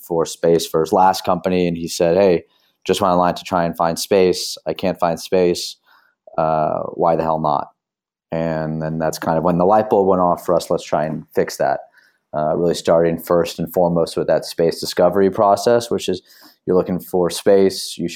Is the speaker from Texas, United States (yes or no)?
yes; Houston, Texas, United States; moved away as an adult; now in New York, United States; So I grew up in Houston, wound up at DC after college